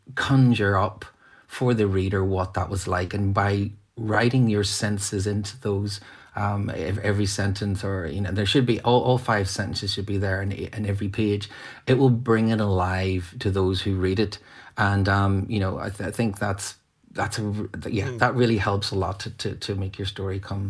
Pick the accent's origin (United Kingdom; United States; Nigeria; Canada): United Kingdom; Ardoyne, Northern Ireland; as a working class boy from the north. And, you know, and I think that, you know, growing up in Ardoyne